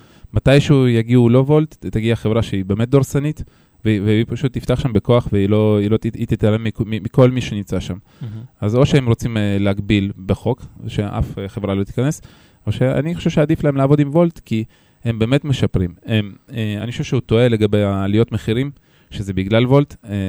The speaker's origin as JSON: {"language": "Hebrew", "town": "Beersheba", "region": "Southern District", "country": "Israel", "said": "אני באר שבעי במקור"}